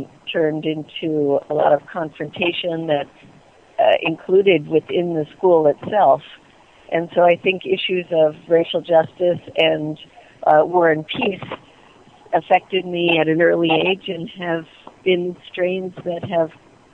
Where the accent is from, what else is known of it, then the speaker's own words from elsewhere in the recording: New York, United States; I grew up in Shreveport on Long Island, and during the time I was growing up, I was influenced by two things that were happening.